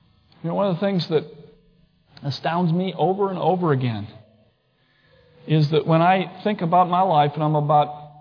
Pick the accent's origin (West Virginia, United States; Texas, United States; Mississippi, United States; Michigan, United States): Michigan, United States; Bath; I mean, I grew up in Bath, Michigan, of all places.